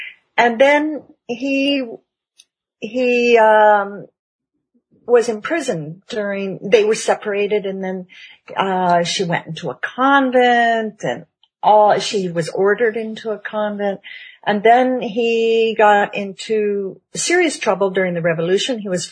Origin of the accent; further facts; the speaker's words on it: California, United States; also born or lived in Miami; now in Canada; I was born in Miami. I was raised in California, and I am aged in Canada.